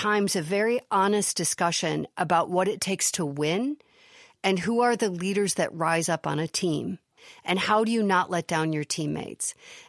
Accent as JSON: {"language": "English", "town": "Chicago", "region": "Illinois", "country": "United States", "said": "But of course, I'm a Chicagoan, so that's an easy thing."}